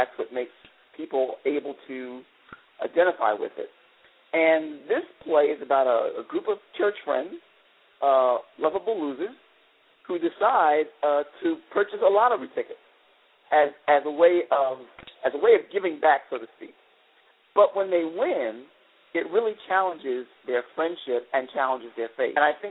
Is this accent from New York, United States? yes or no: yes; Brooklyn, New York, United States; Okay, well, I'm a Brooklyn boy, born and raised in Brooklyn, New York. Went to school in Brooklyn, Brooklyn Tech.